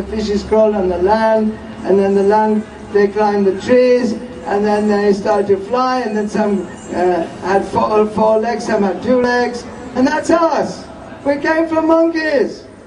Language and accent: English; Birmingham, West Midlands, United Kingdom; born there; Actually, I was born in Birmingham.